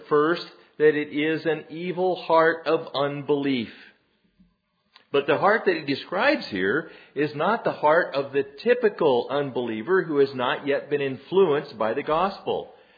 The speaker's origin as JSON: {"language": "English", "region": "Arizona", "country": "United States", "said": "I'm from Arizona. That's the place where the Grand Canyon is."}